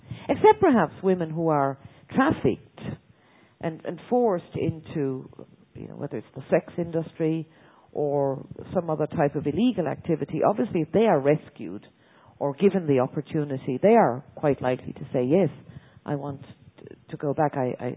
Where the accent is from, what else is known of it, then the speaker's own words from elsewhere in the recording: Ireland; I remember growing up in Ireland at a point in time